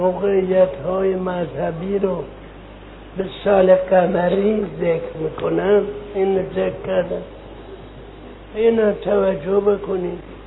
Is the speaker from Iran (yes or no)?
yes; Iran; ما ایرانی هستیم، یعنی عید نوروز رو نوروز رو عید میگیریم.